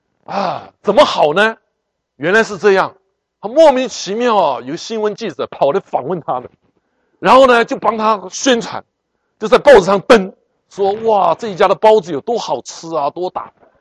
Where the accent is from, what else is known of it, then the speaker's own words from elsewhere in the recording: Taiwan; 我生在台湾，长在台湾，然后我生在一个基督徒的家庭，我是第四代，我是第四代